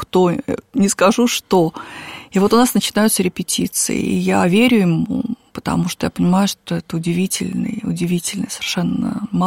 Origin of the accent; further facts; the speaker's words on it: England, United Kingdom; also born or lived in other countries; Я дочка посла. Я выросла за границей, в Англии. И дальше с родителями в других странах.